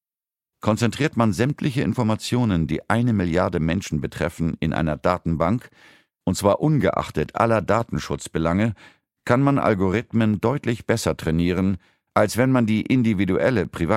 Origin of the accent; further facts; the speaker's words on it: Israel; German is a second language; von den USA bis zu meinem Heimatland Israel